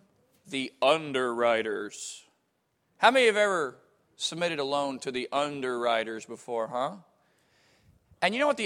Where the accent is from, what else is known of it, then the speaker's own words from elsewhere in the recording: United States; I am saddened as an American to watch my country.